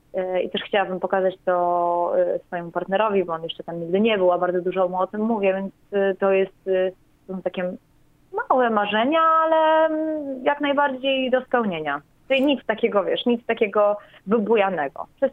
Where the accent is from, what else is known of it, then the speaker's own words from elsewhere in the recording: Warmian-Masurian Voivodeship, Poland; Ja w ogóle, wiesz, pochodzę z małego miasteczka, z Warmii, z urokliwego po prostu miejsca.